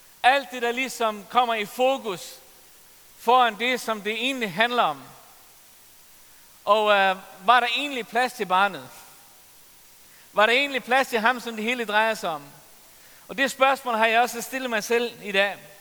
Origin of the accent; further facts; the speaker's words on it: Faroe Islands; Jeg er færing, hvis du ikke ved det.